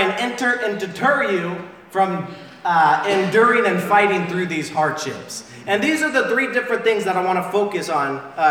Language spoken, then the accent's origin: English; San Diego, California, United States; now in Manhattan, United States; No, we are from San Diego, but we're part of Manhattan now. We've been here 8 months.